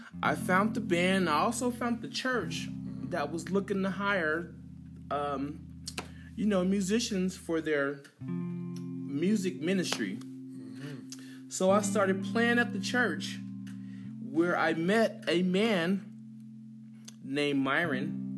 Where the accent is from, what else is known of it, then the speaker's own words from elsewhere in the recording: Dayton, Ohio, United States; moved away as an adult; Well, I'm originally from Dayton, Ohio. And, you know, I actually joined the Army when I was 18